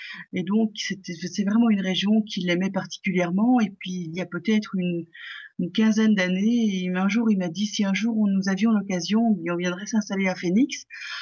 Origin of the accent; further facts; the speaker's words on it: Uccle, Brussels, Belgium; Et j'ai vécu, on va dire, les 25 premières années de ma vie à Bruxelles aussi.